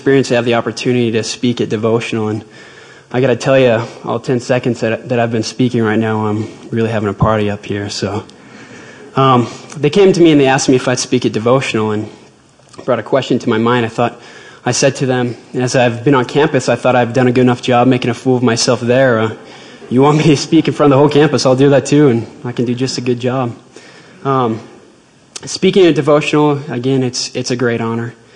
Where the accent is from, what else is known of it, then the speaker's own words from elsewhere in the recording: Bountiful, Utah, United States; As a young boy, I was maybe 5 or 6 years old. I grew up in Bountiful, Utah.